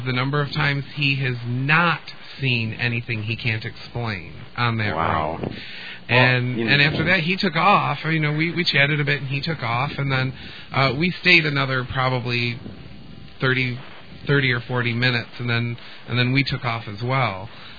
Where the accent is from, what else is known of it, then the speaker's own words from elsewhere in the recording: Detroit, Michigan, United States; Yeah, I'm from Detroit, and you know the Detroit area